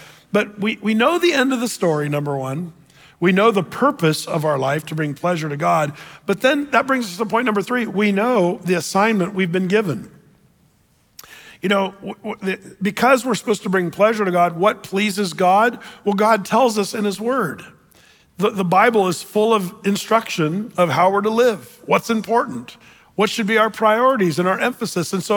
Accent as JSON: {"language": "English", "region": "Oregon", "country": "United States", "tie": "born or raised there", "said": "Now, I grew up in Southern Oregon, tell you what."}